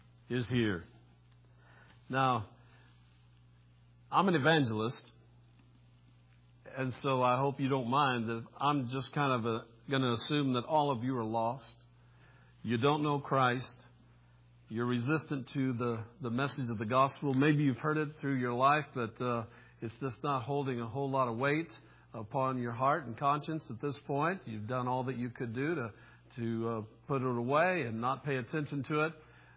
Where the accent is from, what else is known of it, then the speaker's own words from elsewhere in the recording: Phoenix, Arizona, United States; We had them on all over the front room floor where I was growing up in Phoenix, Arizona.